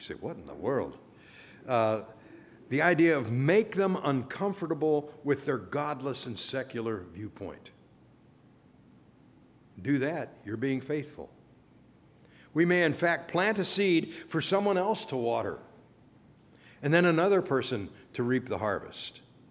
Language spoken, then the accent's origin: English; Maryland, United States; I said, "Well, we're from Maryland. Do you think you could?"